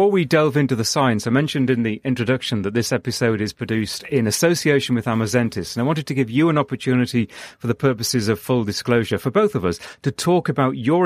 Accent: North East England, United Kingdom; when I grew up in Northeast England and in a rural environment

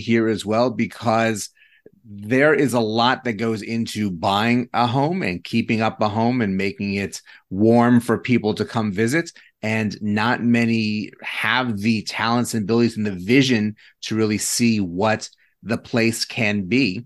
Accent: New York, United States; now in Jacksonville, United States; I'm originally from New York and lived in some very small apartments in New York City where that was not really an option.

